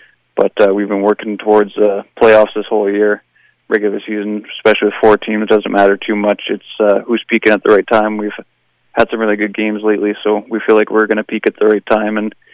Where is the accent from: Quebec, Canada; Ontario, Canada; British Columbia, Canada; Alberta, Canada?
Alberta, Canada; Hay Lakes; also born or lived in Camrose, Canada; From Hay Lakes, small town just north of Camrose, and I played all my minor hockey in Camrose before going to Fort Mac for junior, and then back to Camrose for university.